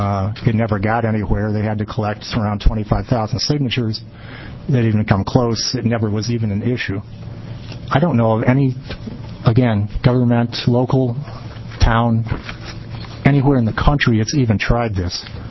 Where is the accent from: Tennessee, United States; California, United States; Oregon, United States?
Oregon, United States; Durham; I'm from Durham, Oregon.